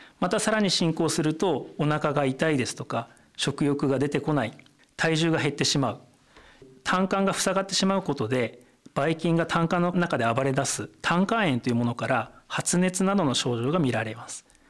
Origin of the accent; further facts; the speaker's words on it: Obihiro, Hokkaido, Japan; now in Iwate, Japan; あと私帯広という町で育ったんですが、非常に似ていてですね、冬寒くて夏暑いっていうのが非常に快適に感じています。